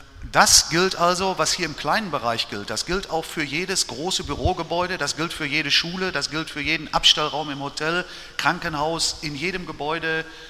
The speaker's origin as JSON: {"language": "German", "region": "North Rhine-Westphalia", "country": "Germany", "said": "Bei uns im Sauerland Krombacher, hier Pilsener Urquell, ne?"}